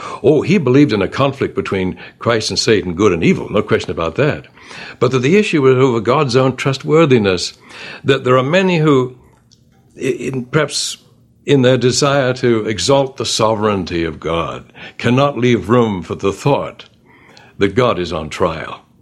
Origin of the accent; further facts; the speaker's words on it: England, United Kingdom; growing up in England with Shakespeare and all the rest, these words like damsel and everything, I knew those words